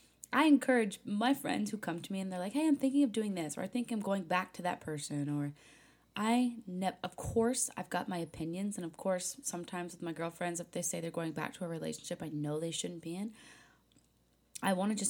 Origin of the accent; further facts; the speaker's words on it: New England, United States; also born or lived in Indiana / Kentucky; I grew up in New England, was born and raised in southern Indiana-Kentucky border.